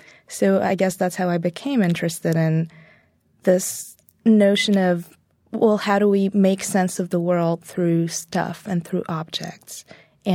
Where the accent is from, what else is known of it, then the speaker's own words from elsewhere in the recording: Bulgaria; It was very different. So when I was little, it was still communism